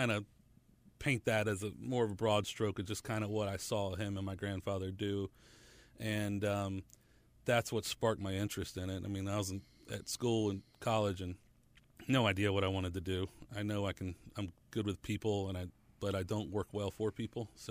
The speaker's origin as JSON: {"language": "English", "region": "Georgia", "country": "United States", "tie": "born or raised there", "said": "And we used to have a store over where we grew up on Lower Roswell Road, back behind Park Air."}